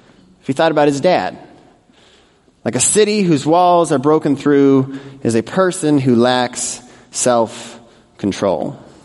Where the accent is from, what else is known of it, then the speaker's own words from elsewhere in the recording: Colorado, United States; now in Northbrook, United States; If you're new to Northbrook, I grew up in Colorado. I'm a huge Broncos fan.